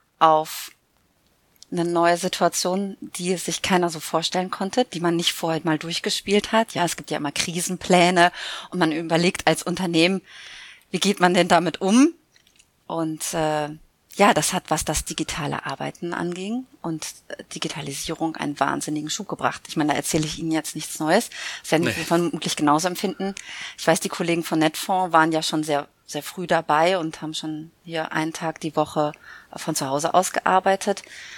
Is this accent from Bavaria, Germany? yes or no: no; Münster, North Rhine-Westphalia, Germany; born there; now in Cologne, Germany; Genau, in Köln verortet, aber gebürtige Münsteranerin.